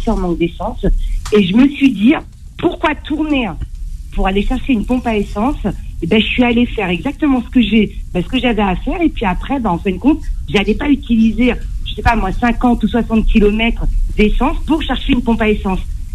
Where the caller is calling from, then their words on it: Pantin, Île-de-France, France; de Pantin.